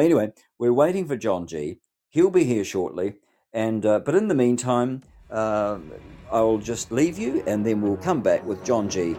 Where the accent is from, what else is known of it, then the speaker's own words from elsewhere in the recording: New Zealand; when people say to me, you're Pākehā, no, I'm not, I'm a New Zealander.